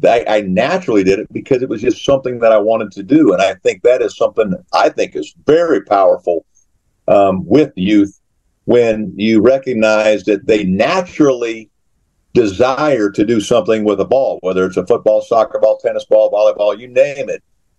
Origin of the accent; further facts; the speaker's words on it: Dallas, Texas, United States; also born or lived in Houston; I was a soccer player in Texas, in Dallas, and I moved from Dallas to Houston, where back in the late 70s, early 80s, they did not have organized soccer all through Texas.